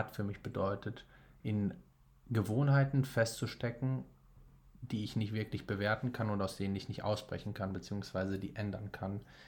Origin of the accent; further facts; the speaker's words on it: Corfu, Ionian Islands, Greece; moved away as an adult; also born or lived in North Rhine-Westphalia; now in Hamburg, Germany; wie gesagt. Ich bin in Deutschland geboren, in Nordrhein-Westfalen, aber habe meine Kindheit in Griechenland verbracht, auf einer Insel namens Korfu. Von dort aus bin ich dann mit 20 nach Hamburg gegangen, also vor 3 Jahren, 3,5 Jahren.